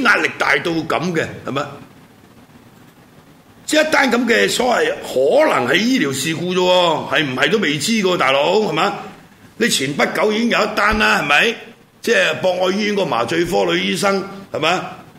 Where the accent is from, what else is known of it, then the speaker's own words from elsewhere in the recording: Hong Kong; 那只不过令我们香港人更加胆战心惊，是吧？